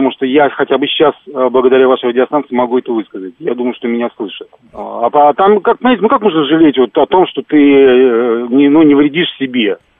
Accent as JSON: {"language": "Russian", "region": "Moscow", "country": "Russia", "said": "они знают, что я из Москвы"}